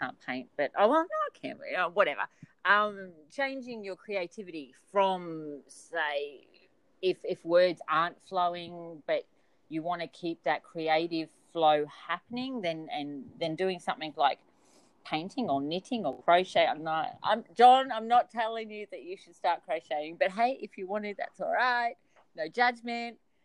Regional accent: Australia; I'm going to call it the Rona because I'm Aussie

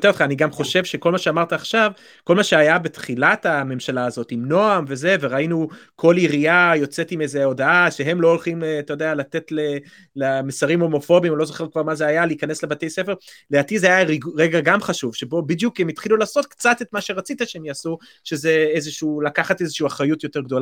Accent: Brooklyn, New York, United States; moved away; also born or lived in Philadelphia suburbs; אני גדלתי בהתחלה בברוקלין, ואז גם בגלל ענייני פשיעה, אבל גם מסיבות אחרות, עברנו לפרברים של פילדלפיה

